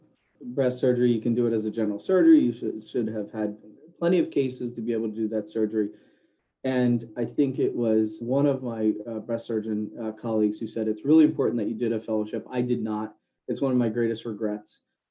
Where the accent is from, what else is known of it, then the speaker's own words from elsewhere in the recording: Philadelphia, Pennsylvania, United States; now in Boston, United States; I'm from the Philadelphia area. She's from the Boston area. So we moved to Boston, right?